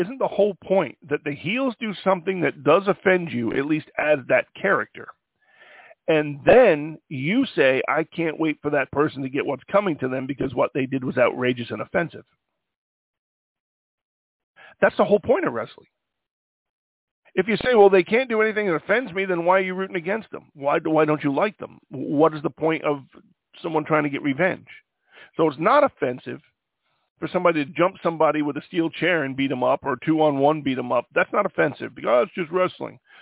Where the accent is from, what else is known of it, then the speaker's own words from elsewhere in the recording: Ireland; My God, I'm Irish.